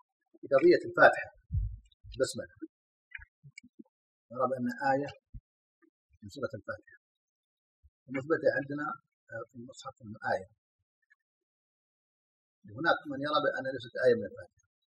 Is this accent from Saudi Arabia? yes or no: yes; Saudi Arabia; القرآن المعتمد عندنا في السعودية